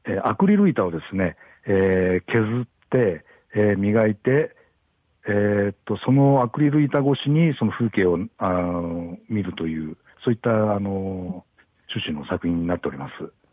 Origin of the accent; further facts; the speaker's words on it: Gifu, Japan; now in Kanagawa, Japan; 岐阜県になります。